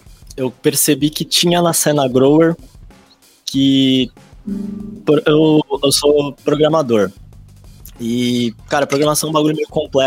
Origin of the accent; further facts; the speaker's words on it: Santos, São Paulo, Brazil; Sou da terra da Jessiconha, Santo City.